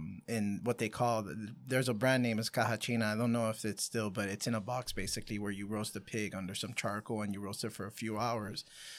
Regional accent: Puerto Rico; born there; I'm half Cuban, but I was born in Puerto Rico, so I kind of see how they're both celebrated.

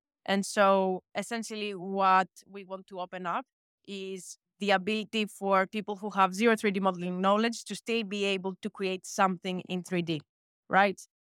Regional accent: Greece; when I was a kid growing up in Greece

